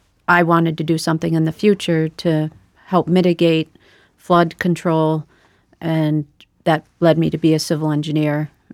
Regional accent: New York, United States; So I grew up in Western New York, in a very small town of about 6,000 people.

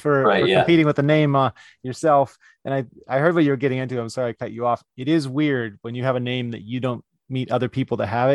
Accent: California, United States; I'm in California and I only had one other … in my hometown. And that's California.

